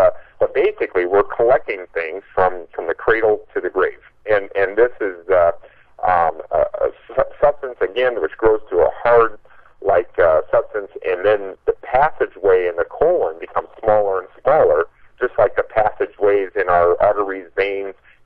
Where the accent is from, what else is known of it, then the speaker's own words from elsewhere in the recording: Iowa, United States; now I'm from Iowa too.